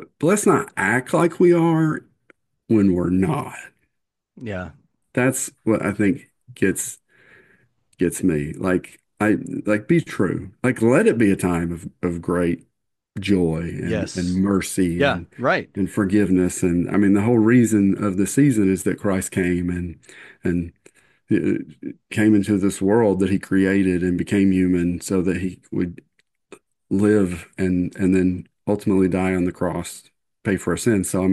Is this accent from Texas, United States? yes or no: no; Kentucky, United States; I'm from Eastern Kentucky, y'all. I can make fun of Eastern Kentucky. Grew up in a trailer, just for the record.